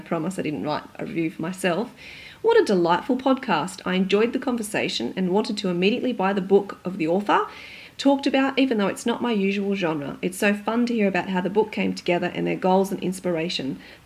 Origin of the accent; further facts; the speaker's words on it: United States; And as an American, I love the accents.